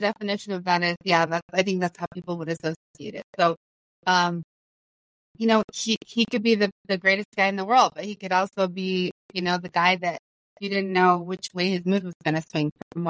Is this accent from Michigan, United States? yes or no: no; Idaho Falls, Idaho, United States; But yeah, I grew up here in Idaho Falls.